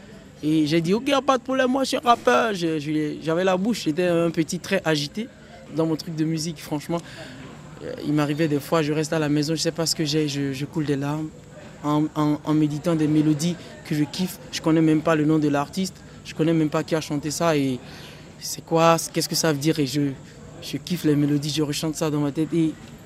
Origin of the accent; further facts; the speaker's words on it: Benin; par exemple chez moi au Bénin